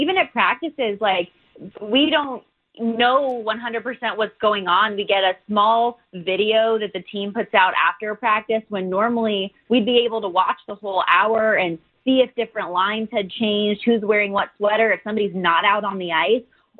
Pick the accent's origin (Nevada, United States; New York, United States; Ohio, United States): Nevada, United States; Las Vegas; Born and raised in Vegas. Went to Sig Rogich Middle School right next to Palo too.